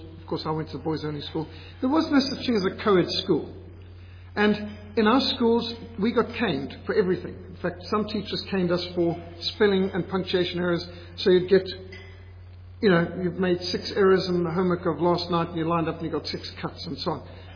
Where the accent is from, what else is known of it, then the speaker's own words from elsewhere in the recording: Zimbabwe; I grew up in Rhodesia, in a society which was very decentralized, very rural.